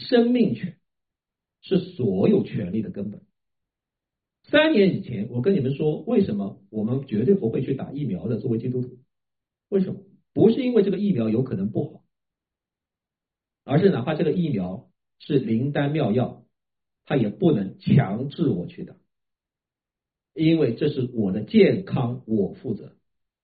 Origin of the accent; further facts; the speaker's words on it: China; 然后后来我再想，我们还是49年之后出生的中国人。